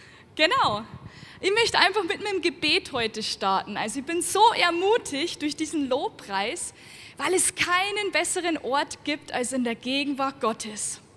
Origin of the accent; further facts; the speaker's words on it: Bavaria, Germany; das verrät euch auch ein Stück weit, wo ich herkomme, ja? Aus dem Bayerischen Wald.